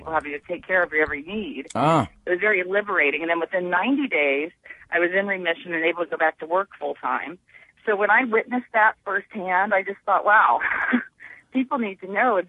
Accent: Ohio, United States; And Ohio is my home state. I was born and raised here.

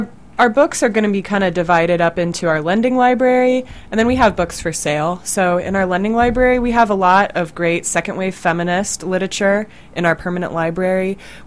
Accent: Columbus, Ohio, United States; You know, I'm from Columbus. I've lived here for such a long time. I remember going to ComFest when I was in high school

